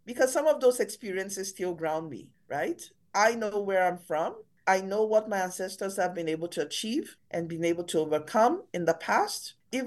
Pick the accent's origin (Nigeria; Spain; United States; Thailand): Nigeria; born there; I was born in Nigeria.